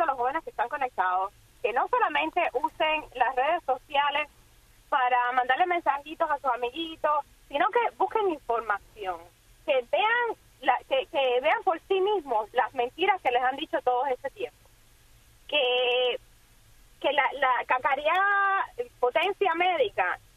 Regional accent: Unión de Reyes, Matanzas, Cuba; moved away; Yo soy de un pueblecito como el tuyo, así chiquitito como Guayamanso, que se llama Unión de Reyes en Matanzas.

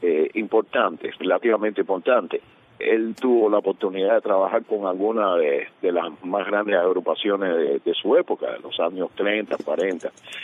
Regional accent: Havana, Cuba; Yo soy del barrio de Pueblo Nuevo. Es una comunidad que ha dado al mundo muchos grandes músicos

